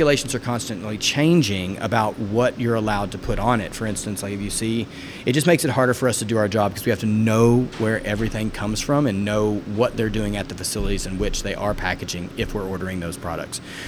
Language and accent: English; Ireland; because I'm Irish